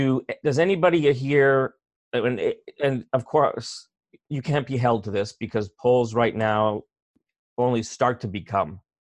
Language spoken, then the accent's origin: English; Canada; we're Canadian.